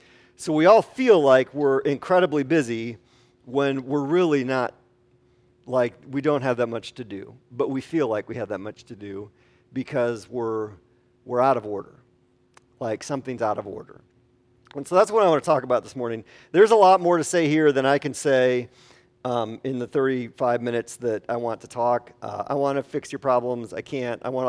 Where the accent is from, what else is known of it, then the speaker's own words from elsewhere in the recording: Wisconsin, United States; I am from Wisconsin. We do not have traffic in Wisconsin. We have cows. In Wisconsin, that's what we have.